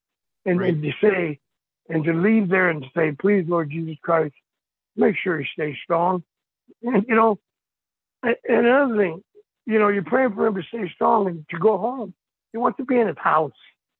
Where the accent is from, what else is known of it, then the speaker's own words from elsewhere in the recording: El Paso, Texas, United States; I'm from El Paso, Texas, damn it.